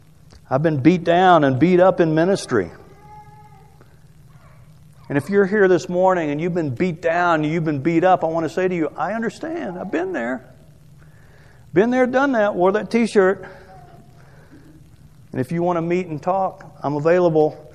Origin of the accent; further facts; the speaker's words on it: Aiken, South Carolina, United States; I hail from Aiken, South Carolina.